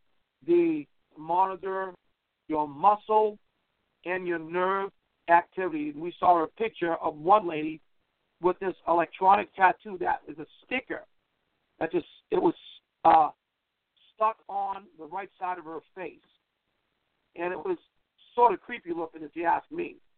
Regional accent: Lincoln, Rhode Island, United States; also born or lived in New Bedford, Massachusetts; I'm from New England. I hail from Lincoln, Rhode Island, formerly of New Bedford, Massachusetts.

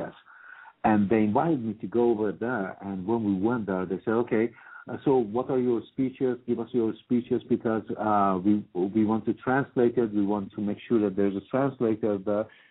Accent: Mashhad, Razavi Khorasan, Iran; moved away as an adult; also born or lived in Turkey / Bulgaria / Germany; Oh, well, I was born in Iran. I was born in Mashhad, which is a city kind of northeast of the country. And I left when I was 20, and I went to Turkey. From Turkey, I traveled to Bulgaria, from Bulgaria to Germany.

